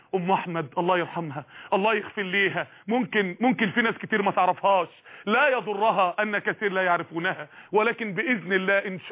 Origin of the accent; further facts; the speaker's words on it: Mansoura, Dakahlia, Egypt; وفاء لإحدى النساء الفاضلات اللي عندنا في المنصورة